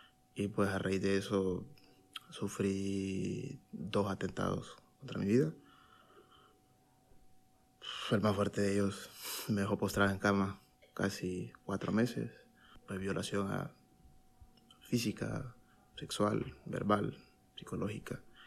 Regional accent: Honduras; yo vengo de Honduras, tengo 30 años.

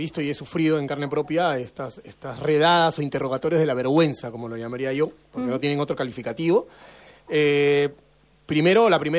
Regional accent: Peru; en este caso yo soy peruano, como sabes

